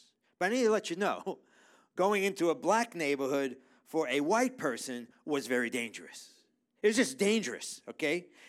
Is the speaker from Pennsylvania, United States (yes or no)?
no; New York City, New York, United States; So, I grew up in New York City in the 60s and the 70s